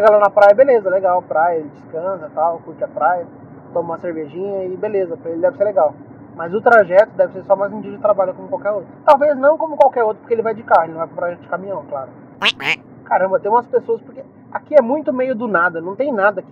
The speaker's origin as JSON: {"language": "Portuguese", "region": "São Paulo", "country": "Brazil", "said": "Eu que sou do interior de São Paulo"}